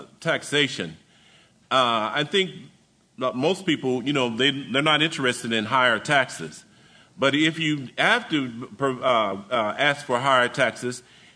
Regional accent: Oklahoma City, Oklahoma, United States; now in Bryan, United States; I'm from Oklahoma City, but I have made Bryan College Station my home.

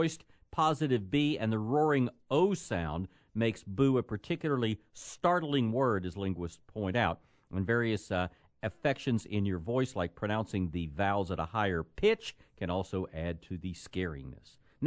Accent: Texas, United States; Well, the Alamo thing, of course, that sounds fun because we're from Texas.

